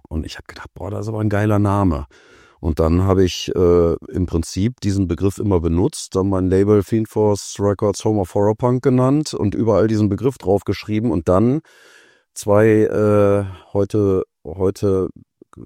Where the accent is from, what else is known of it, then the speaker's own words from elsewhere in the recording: Leichlingen, North Rhine-Westphalia, Germany; also born or lived in Bonn; Geboren bin ich zwar in Bonn, aber meine ganze Kindheit und Jugend habe ich in Leichlingen verbracht, was ja direkt neben Solingen ist.